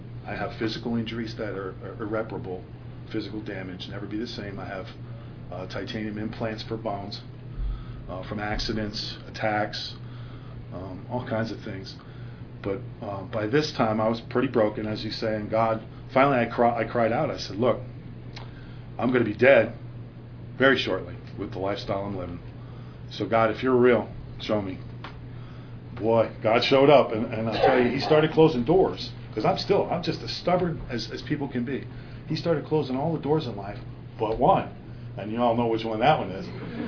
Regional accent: Allentown, Pennsylvania, United States; I'm the youngest of five children. I was born in Allentown, Pennsylvania. And I was raised in a church.

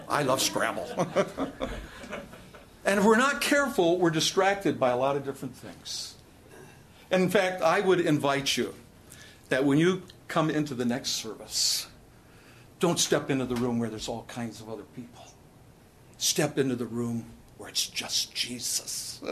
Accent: Ohio, United States; also born or lived in Rhode Island; So I went back to my hometown, which is in Ohio, and I became an assistant pastor.

